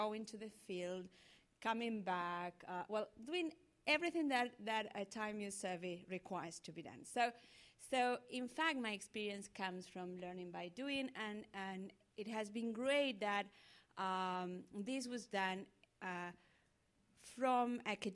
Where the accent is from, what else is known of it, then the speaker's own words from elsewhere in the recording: Argentina; I'm an economist from Argentina, feminist economist, I should say.